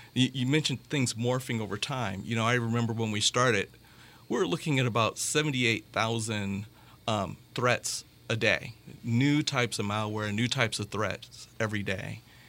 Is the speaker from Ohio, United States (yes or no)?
no; Indiana, United States; Well, I grew up here in Northwest Indiana